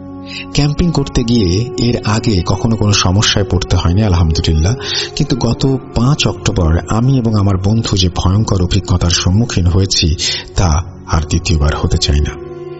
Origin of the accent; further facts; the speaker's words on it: Bangladesh; moved away; আমি জানি না এইখানে আমার ঘটনার সাথে আমার শৈশবকালের, মানে বাংলাদেশে থাকার সময় যে ঘটনা ঘটেছিল, তার কোনো সম্পর্ক আছে কিনা। আমি আমার আম্মু আব্বুকে কিছু জানাইনি, কারণ আমরা প্রবাসীরা কোনোদিন বাংলাদেশের মা বাবাকে চিন্তা দিতে চাই না।